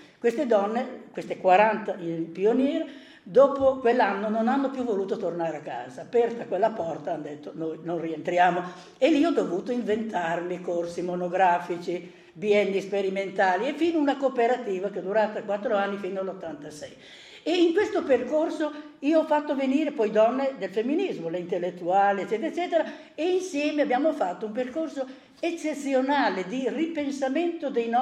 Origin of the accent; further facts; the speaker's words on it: Emilia-Romagna, Italy; io vengo dalla Romagna, due genitori, due ballerini di liscio eccezionali